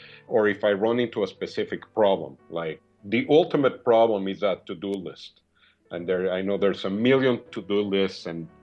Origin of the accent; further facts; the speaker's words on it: Mexico City, Mexico; moved away as an adult; Well, I was born in Mexico City, where I lived for 20-some years.